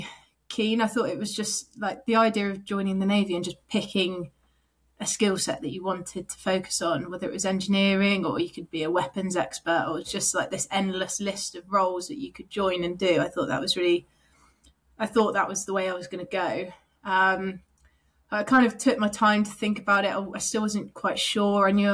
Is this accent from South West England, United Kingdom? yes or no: yes; South West England, United Kingdom; I grew up in Devon. So we weren't far, but we were quite in the countryside.